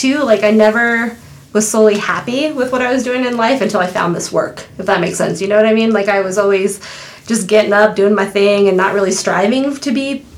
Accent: Montana, United States; I'm born and raised in Gallatin Valley. And, you know, I remember when there was one dirt road in to come into Bozeman.

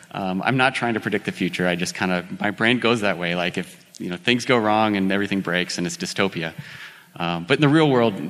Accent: Helena, Montana, United States; Okay, so I grew up in Helena, so I'm a pretty local Montanan. From Helena, I came to MSU, and I'm an MSU grad.

